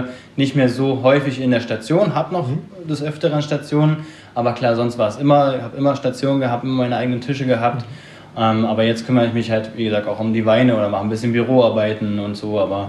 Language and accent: German; Berlin, Germany; komme gebürtig aus Berlin, habe da meine Ausbildung gemacht in einem Hotel oder als Hotelfachmann